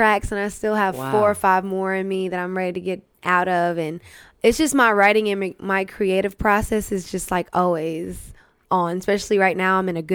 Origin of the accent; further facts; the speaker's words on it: Springfield, Missouri, United States; born there; Yes. I was born in Missouri.